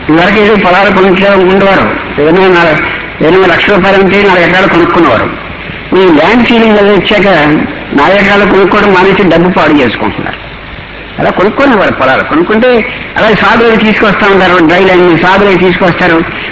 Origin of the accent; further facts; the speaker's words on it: Achanta, Andhra Pradesh, India; నేను వ్యవసాయ కుటుంబంలో నుంచి వచ్చిన వాడిని. ఈ ఆచంటలో అందరూ వ్యవసాయదారు, చాలా కష్టపడి వ్యవసాయం చేస్తారు.